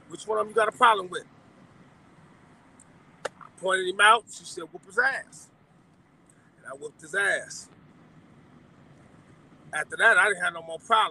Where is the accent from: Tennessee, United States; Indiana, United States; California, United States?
California, United States; I'm from West California.